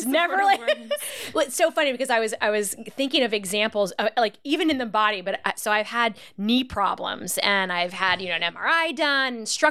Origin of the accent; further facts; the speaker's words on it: Pennsylvania, United States; also born or lived in San Diego; because I'm born and raised in America, grew up in Pennsylvania, lived in San Diego.